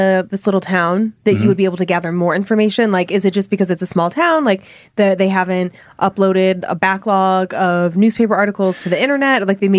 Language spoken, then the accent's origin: English; Cleveland, Ohio, United States; I grew up in Cleveland.